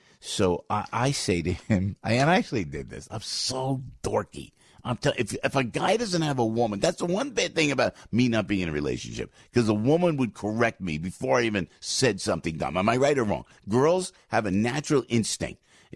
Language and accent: English; Bloomfield, New Jersey, United States; I was West Essex High School. I come up from Bloomfield.